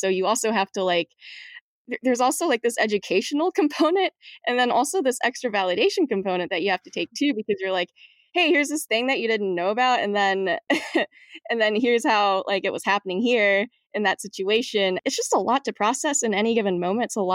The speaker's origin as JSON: {"language": "English", "region": "Georgia", "country": "United States", "tie": "born or raised there", "said": "my experiences going through the public school system in where I grew up in Georgia."}